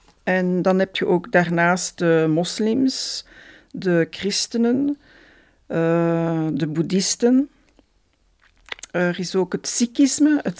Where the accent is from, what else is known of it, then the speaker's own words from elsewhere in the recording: Jette, Brussels-Capital Region, Belgium; ik kom uit Jette. Ik heb altijd in Jette gewoond. Ik heb lagere school gevolgd in de Tijdelijk Hartschool in Jette. En daarna heb ik mijn humaniora gedaan in de Ursuline van Laeken.